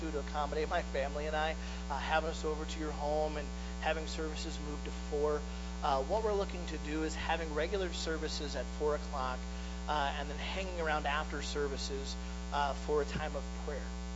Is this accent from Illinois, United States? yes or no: no; Michigan, United States; now I grew up driving in Michigan weather. I grew up driving down in Kentucky through the hills.